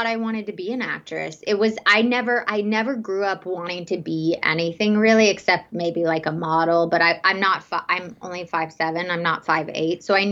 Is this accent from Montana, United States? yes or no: no; Atlanta, Georgia, United States; also born or lived in Houston, Texas; So I am actually from Houston, Texas. I was born in Texas, but I was raised in Hot Atlanta, Georgia.